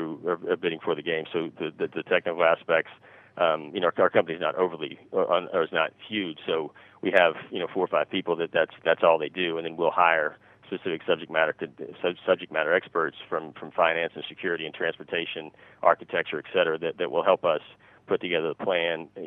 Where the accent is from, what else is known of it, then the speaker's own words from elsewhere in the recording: Indiana, United States; I mean, you know, growing up in Indiana, I mean, I was obviously followed Notre Dame football